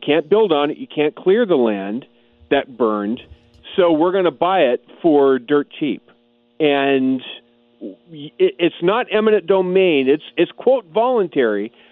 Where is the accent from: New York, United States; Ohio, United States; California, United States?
California, United States; Yes, I'm a Californian now. Have been my entire life.